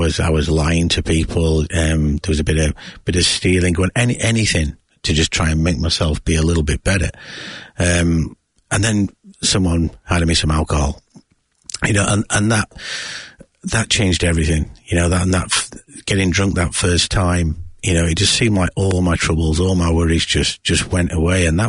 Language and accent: English; Yorkshire and the Humber, United Kingdom; Growing up in South Yorkshire in England, you know, very much a pub culture